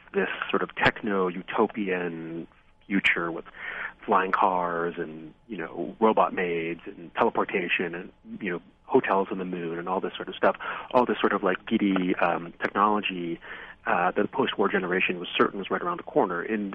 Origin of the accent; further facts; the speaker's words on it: Vancouver, British Columbia, Canada; And then growing up in Vancouver after that, it was sort of like growing up in sort of the rubble of this futurism.